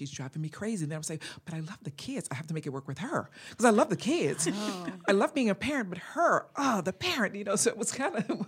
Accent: Texas, United States; Or hee-haw, because I'm from Texas.

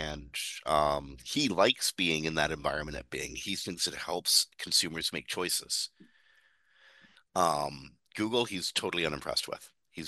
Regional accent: Toronto, Ontario, Canada; Geoffrey Hinton is from University of Toronto. My hometown.

